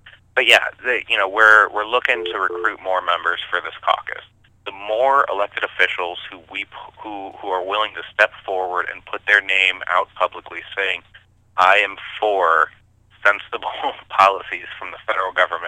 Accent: Ohio, United States; If you know, in my home state of Ohio, we have decriminalization.

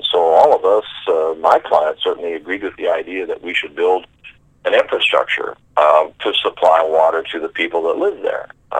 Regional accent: Tioga, North Dakota, United States; communities like Watford City, Williston, my hometown of Tioga, Crosby, Stanley.

